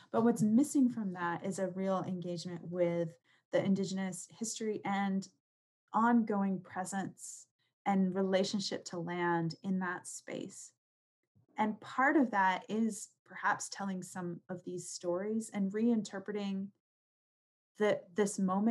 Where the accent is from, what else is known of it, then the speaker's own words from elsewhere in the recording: Maine, United States; You know, the site where Benedict Arnold stopped up the Kennebec River is my hometown, and that's imagined in particular ways where I'm from.